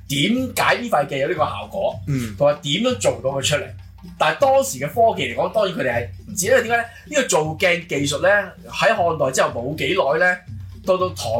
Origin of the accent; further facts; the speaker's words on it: China; 喺我哋原本中國邊咧叫見日之光